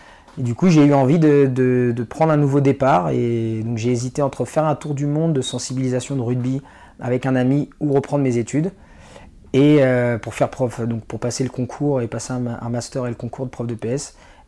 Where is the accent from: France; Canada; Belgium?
France; Luzarches, Île-de-France; also born or lived in Domont / Sarcelles; d'où je viens, je suis originaire du Val d'Oise. J'ai grandi à Luzarches, à Domont, enfin j'habitais à Sarcelles, vraiment dans le coin.